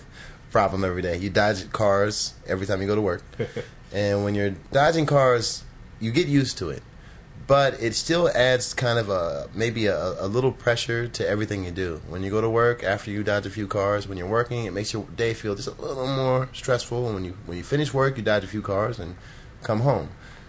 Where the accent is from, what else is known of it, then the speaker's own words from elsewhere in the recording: United States; oh, I'm sorry, your English is not standard, even though I'm American.